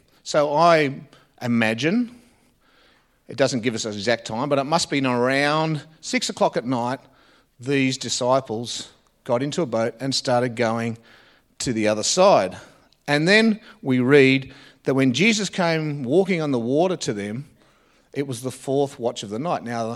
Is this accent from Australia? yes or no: yes; Canberra, Australian Capital Territory, Australia; if you're a Canberran born and bred like me, there wasn't many in my era that were born and bred in Canberra.